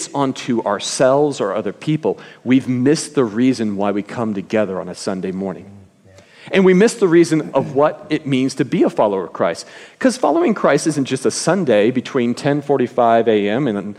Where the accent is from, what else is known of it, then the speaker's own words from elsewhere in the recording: California, United States; Yes, I know. I am from California.